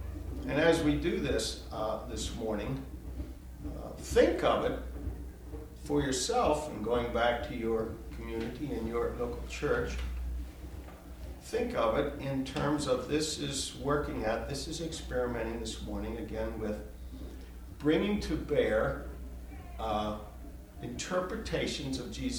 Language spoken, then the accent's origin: English; Akron, Pennsylvania, United States; from Akron, Pennsylvania.